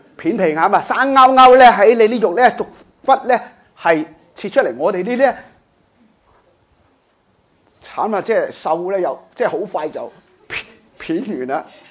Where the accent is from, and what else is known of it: Hong Kong